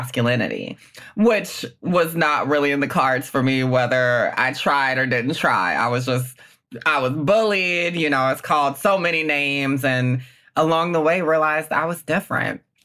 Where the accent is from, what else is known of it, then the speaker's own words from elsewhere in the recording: the South, United States; it's about my experience growing up in the South with a lot of traditionalism. I come from a very kind of classic Black Southern family, middle class